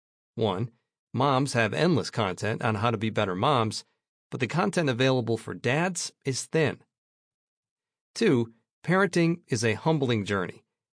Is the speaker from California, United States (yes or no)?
yes; San Diego, California, United States; My background. Born and raised in San Diego, I attended Georgetown University before starting a career in business.